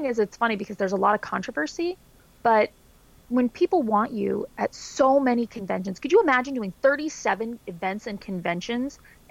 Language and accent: English; Denver, Colorado, United States; I grew up in Denver. We didn't have one. We had Starfest, but we didn't have Comic-Con.